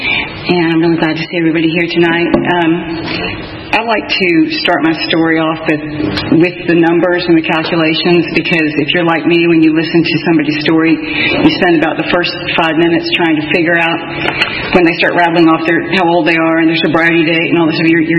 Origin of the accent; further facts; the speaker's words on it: Memphis, Tennessee, United States; I was born in Memphis, Tennessee, about a mile from … And it was really an idyllic early childhood.